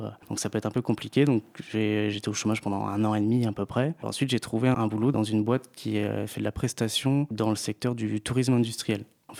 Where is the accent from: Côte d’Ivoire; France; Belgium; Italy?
France; Plougastel, Brittany; j'ai 34 ans, j'ai les cheveux courts, noirs et puis je suis originaire du Finistère, plus précisément de Plougastel, donc le pays de la fraise, je ne sais pas si tu connais.